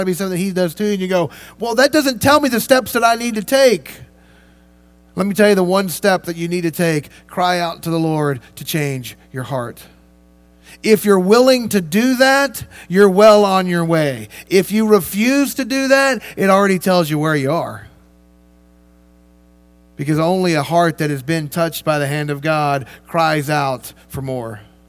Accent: Louisville, Kentucky, United States; Yes, a Sprite's called a Coke. I know it's weird. I'm from Louisville.

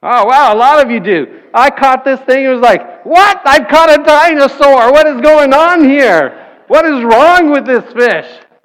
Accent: Florida, United States; I'm from South Florida, and I never had a boat, so I couldn't do this too often

